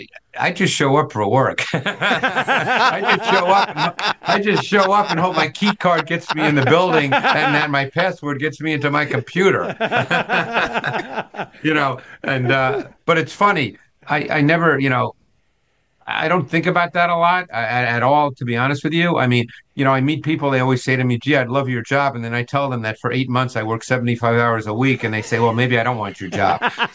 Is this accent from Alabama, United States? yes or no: no; Queens, New York, United States; But I grew up as a baseball guy. I grew up in Queens in New York. My high school did not have a football team.